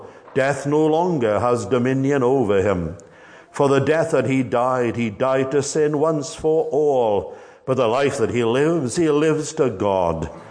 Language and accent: English; Clydach, Wales, United Kingdom; We're both from Clydach, from the village of Clydach.